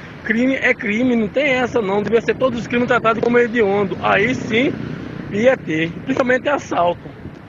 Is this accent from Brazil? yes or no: yes; Várzea Grande, Mato Grosso, Brazil; sou da cidade de Várzea Grande.